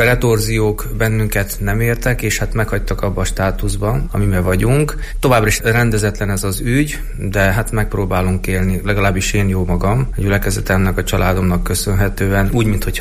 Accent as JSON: {"language": "Hungarian", "country": "Slovakia", "tie": "born or raised there", "said": "Én magam sohasem gondolkodtam abban, hogy elhagyjam a szülőföldemet."}